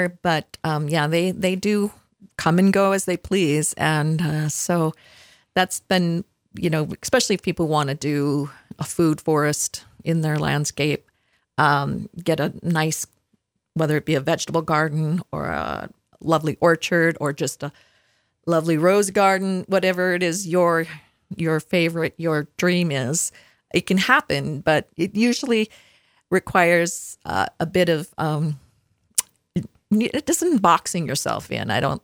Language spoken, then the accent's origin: English; Midwest, United States; And I came from the Midwest where we had just this incredible